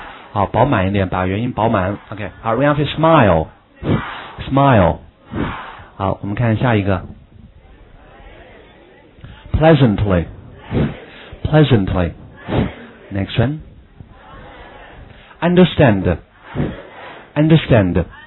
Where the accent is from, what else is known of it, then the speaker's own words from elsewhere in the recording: China; 好，我们中国人说话比较含蓄，一定要包括夸张一点